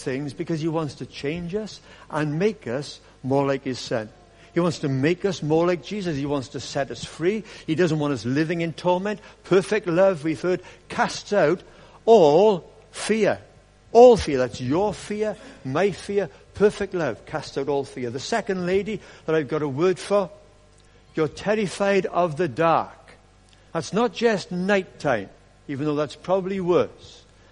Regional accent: Wales, United Kingdom; Well, don't be English because I'm Welsh, okay?

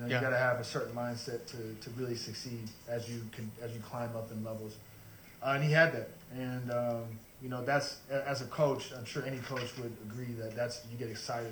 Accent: Santa Cruz, California, United States; I was from Santa Cruz, a small area

